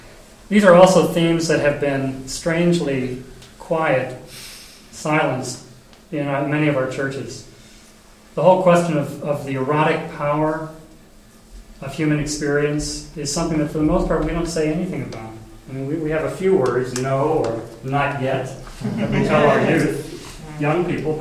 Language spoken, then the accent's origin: English; Boston, Massachusetts, United States; I'm from Boston. Boston was one of the first places hit hard